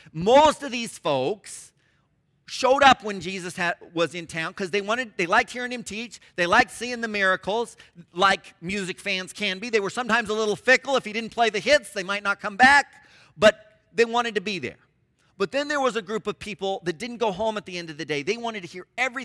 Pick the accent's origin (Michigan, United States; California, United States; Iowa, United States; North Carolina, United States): California, United States; Roseville; The high school that I graduated, I grew up in Roseville, California, is Roseville High School.